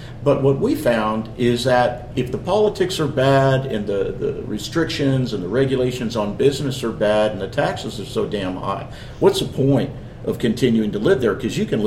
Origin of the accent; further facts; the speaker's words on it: California, United States; You know, all of us here were born and bred in California.